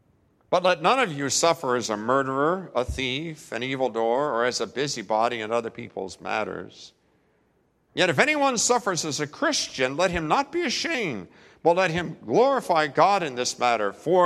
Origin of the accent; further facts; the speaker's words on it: West Virginia, United States; I'm from West Virginia. I'm very gullible.